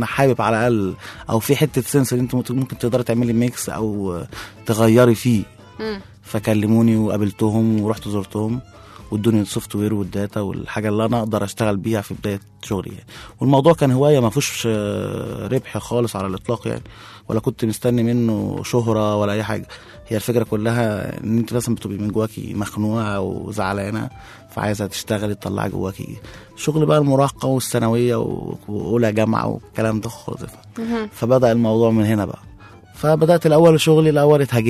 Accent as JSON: {"language": "Arabic", "town": "Diyarb Negm", "region": "Sharqia Governorate", "country": "Egypt", "said": "انا من ديار بنجم الشرقيه."}